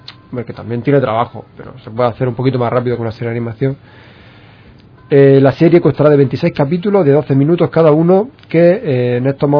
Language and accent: Spanish; Andalusia, Spain; como andaluces, yo creo que debemos sentirnos satisfechos.